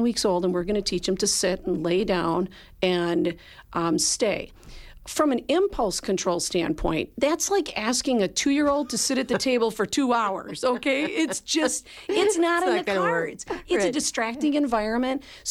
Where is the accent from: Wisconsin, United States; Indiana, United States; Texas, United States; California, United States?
Wisconsin, United States; Milwaukee; also born or lived in Fox Valley; I grew up in Milwaukee, went to college here, and so it's good to be back home.